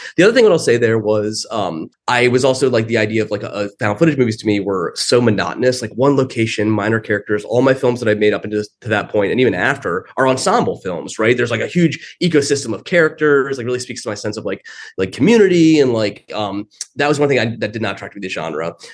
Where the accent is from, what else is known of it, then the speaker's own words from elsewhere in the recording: Baltimore, Maryland, United States; I'm from Baltimore, I basically grew up with all this sort of mythos around Edgar Allan Poe